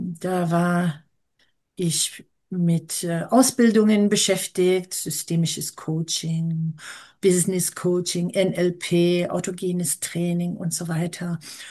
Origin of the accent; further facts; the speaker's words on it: New York City, New York, United States; now in Cologne, Germany; Ich stamme aus New York, lebe aber seit 40 Jahren in Köln. Und ich bin stolze Großmutter